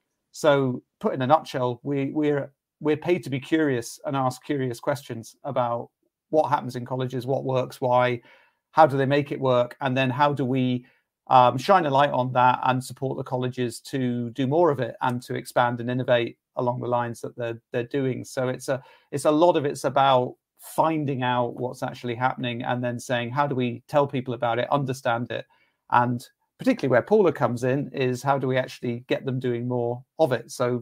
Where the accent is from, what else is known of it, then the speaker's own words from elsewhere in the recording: South West England, United Kingdom; now in Scotland; I'm a Cornishman living in Scotland who has lived in Scotland for 23 years.